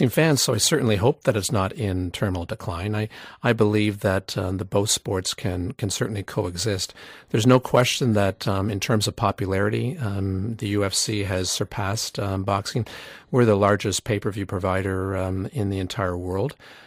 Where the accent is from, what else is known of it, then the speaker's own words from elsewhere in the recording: Canada; and I'm a Canadian